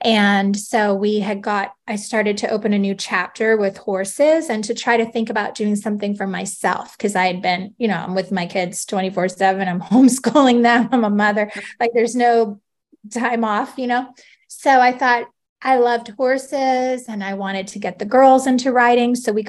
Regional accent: Orlando, Florida, United States; I grew up in Orlando, so I did not know this. I was living on the main line of Pennsylvania.

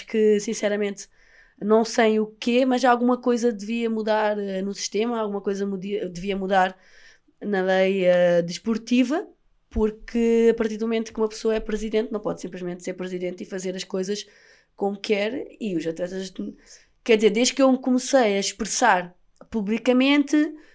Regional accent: Portugal; born there; como portuguesa nascida em território português

